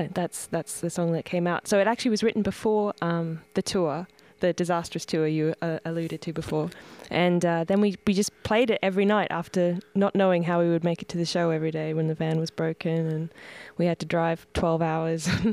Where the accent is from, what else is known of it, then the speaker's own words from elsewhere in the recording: Queensland, Australia; it's like an imaginary sort of state in Queensland, which is around the region I'm from is central Queensland, and the Tropic of Capricorn runs through it.